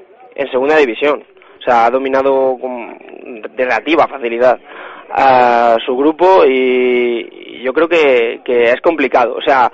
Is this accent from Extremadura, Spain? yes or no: no; Jaén, Andalusia, Spain; Soy de Jaén y yo el año pasado ya lo viví también.